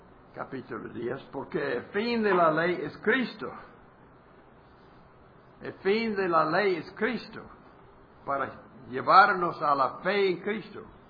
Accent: Texas, United States; now in Mexico; Yo tengo que ser sujeto a la ley de México, aunque soy de los Estados Unidos. Bueno, he vivido.

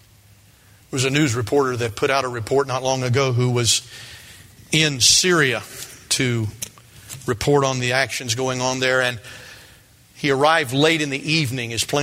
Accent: United States; How should I feel as an American when I hear this

